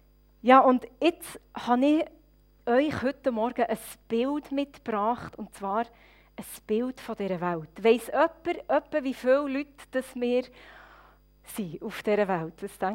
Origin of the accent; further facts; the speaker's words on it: Murten, Fribourg, Switzerland; ich komme aus dem Röstigraben, wie ihr gehört. Und zwar von Murten.